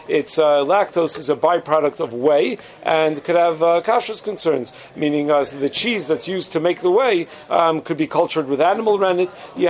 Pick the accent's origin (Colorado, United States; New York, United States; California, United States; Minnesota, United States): New York, United States; Five Towns; Now, I'm from Five Towns.